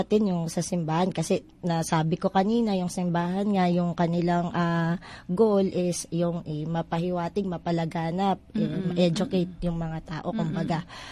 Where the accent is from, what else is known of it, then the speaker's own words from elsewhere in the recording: Iloilo, Western Visayas, Philippines; Kunyari po, ako, tubong Iloilo po ako.